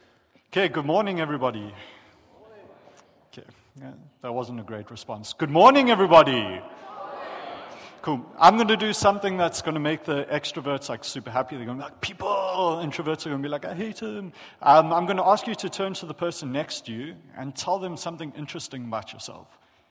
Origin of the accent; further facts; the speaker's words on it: KwaZulu-Natal, South Africa; I am South African. I was born and raised in a place called The Bluff. No kidding. Really bad joke. And the Bluff is a relatively impoverished area within South Africa.